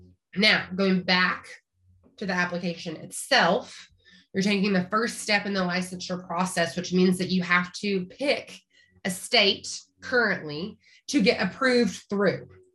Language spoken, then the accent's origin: English; United States; I always feel so fancy whenever I say province as an American.